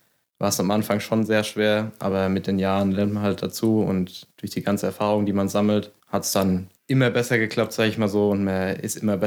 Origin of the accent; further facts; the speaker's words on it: Westerngrund, Bavaria, Germany; Ich komme aus dem schönen Westerngrund, im Karlgrund.